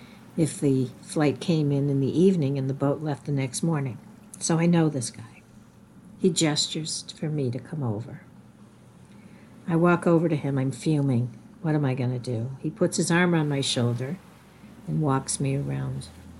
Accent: Detroit, Michigan, United States; moved away; since I first left my hometown of Detroit in 1972.

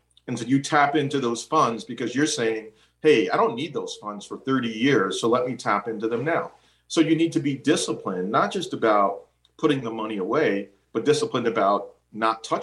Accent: Hudson, United States; When I grew up in Hudson, I was fortunate in that my parents owned a business, right?

